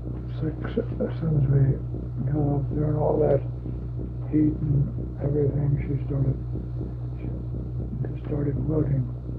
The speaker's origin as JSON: {"language": "English", "town": "Miraj", "region": "Maharashtra", "country": "India", "tie": "born there", "said": "I was born in India. My father was a Michael missionary in India, Presbyterian Church. And I was born in, say, called Mirage, M-I-R-A-J"}